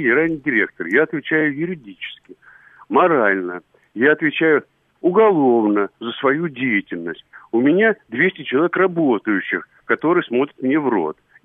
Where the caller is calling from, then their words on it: Moscow, Russia; я из Москвы, на пенсии недавно, вот генеральный директор фирмы был.